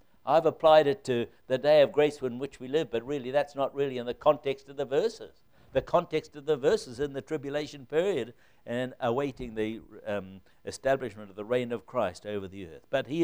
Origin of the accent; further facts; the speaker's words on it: New Zealand; moved away as an adult; also born or lived in Colombia; You know, we come from New Zealand. And I remember when we left Colombia to go back to New Zealand